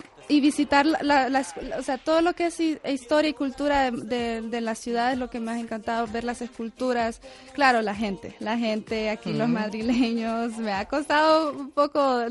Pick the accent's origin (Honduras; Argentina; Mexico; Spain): Honduras; En mi país específicamente uh-huh. es el típico baile la punta. Uh-huh. Es el baile típico de Honduras